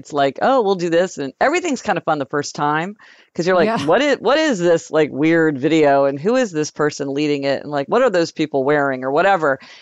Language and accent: English; Kansas City, United States; born or raised there